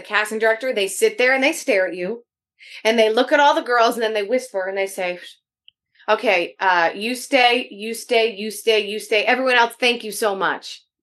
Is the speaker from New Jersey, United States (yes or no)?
yes; New Jersey, United States; First of all, I absolutely love being from New Jersey.